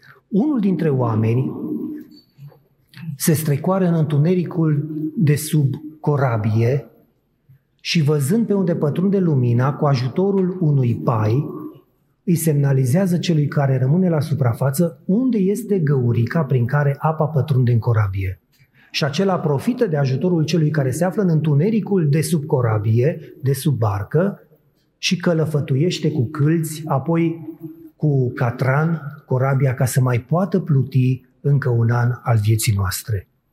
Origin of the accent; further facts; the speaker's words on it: Mangalia, Constanța County, Romania; M-am născut și am crescut în Mangalia, într-o localitate care pe vremea aceea aveau un segment important de pescari.